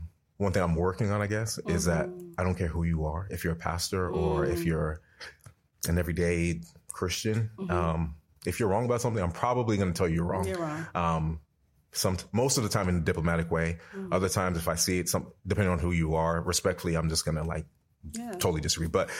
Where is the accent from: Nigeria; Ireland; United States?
Nigeria; So I come from a background. My father, I'm Nigerian.